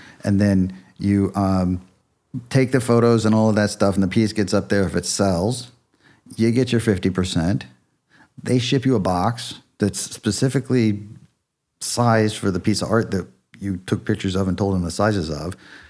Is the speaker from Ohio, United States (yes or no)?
yes; Ohio, United States; Where I grew up in Ohio, it was just flat.